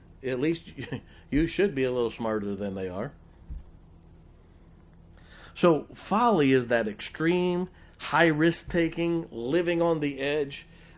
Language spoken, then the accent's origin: English; Ohio, United States; I grew up in Ohio